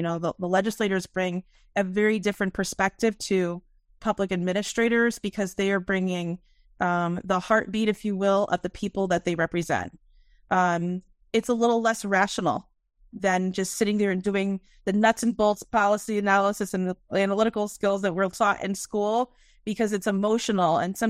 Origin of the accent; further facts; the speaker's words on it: Connecticut, United States; So I am born and raised in Connecticut, and I was raised by a single parent mom.